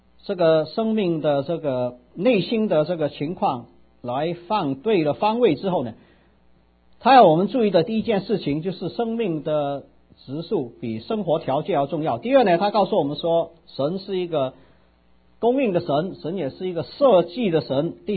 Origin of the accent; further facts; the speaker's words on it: China; 我觉得我们中国人对这点这种神自己的设计完全没有了解的